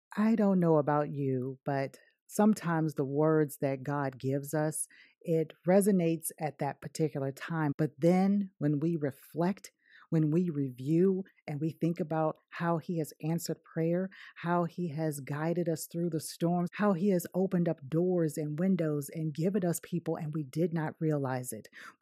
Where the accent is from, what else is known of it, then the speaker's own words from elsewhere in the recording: Virginia, United States; I'm from Virginia, okay? I'm from the South, okay?